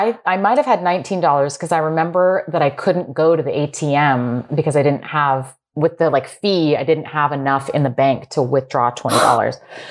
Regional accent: California, United States; But I grew up in California, and the idea of coming to New York and being on Broadway honestly never crossed my mind ever.

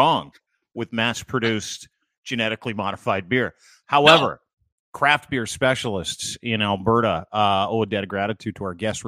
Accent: England, United Kingdom; I'm English, and I've got lots of Polish friends

